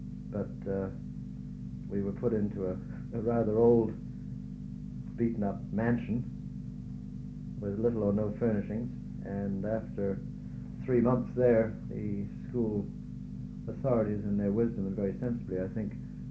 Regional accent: England, United Kingdom; born there; Well, I was born in England in April of 1925. My father was an officer in the Royal Navy.

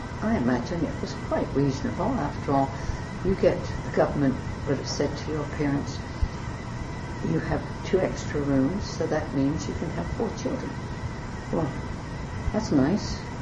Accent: London, United Kingdom; born there; I was born in Bethnal Green, London, England, August the 18th, 1925.

